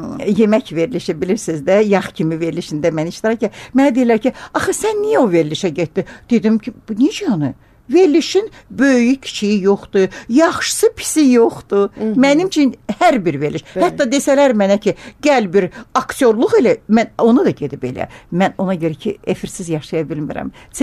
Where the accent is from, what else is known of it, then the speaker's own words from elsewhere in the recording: Baku, Azerbaijan; born there; İnanırsınız, anadan olmuşam Bakıda.